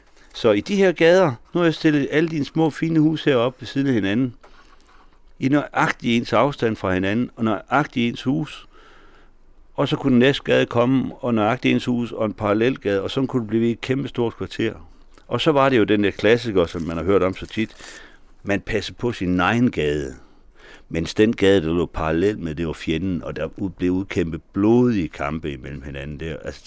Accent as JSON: {"language": "Danish", "town": "Frederikshavn", "region": "North Denmark Region", "country": "Denmark", "said": "Jeg kommer jo op fra Nordjylland, fra Frederikshavn og omegn."}